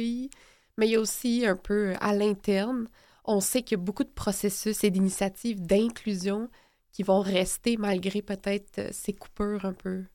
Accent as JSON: {"language": "French", "town": "Montreal", "region": "Quebec", "country": "Canada", "tie": "born there", "said": "Moi, je suis née ici à Montréal, versus mes parents qui ont juste un accent."}